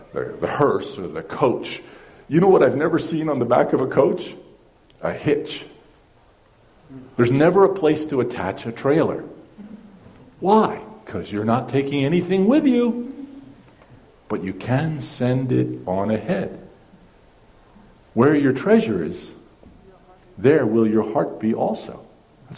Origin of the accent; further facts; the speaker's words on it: Netherlands; We grew up in the Netherlands, and he had great prejudices toward the rich.